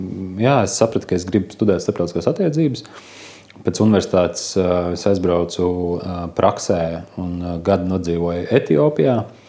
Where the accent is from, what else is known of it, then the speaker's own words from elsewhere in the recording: Saldus, Saldus Municipality, Latvia; esmu pats no Saldus. Saldu, nu jā, vēl joprojām ir lielākā daļa manas dzīves pavadīt